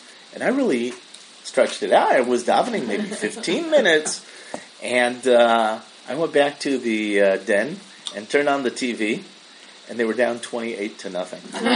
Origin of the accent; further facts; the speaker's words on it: Milwaukee, Wisconsin, United States; And I grew up in Milwaukee, Wisconsin, which is Green Bay Packer territory.